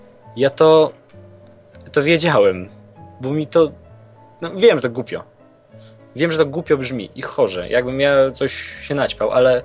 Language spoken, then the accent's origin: Polish; Mińsk Mazowiecki, Masovian Voivodeship, Poland; bo ja pochodzę z Mińska Mazowieckiego pod Warszawą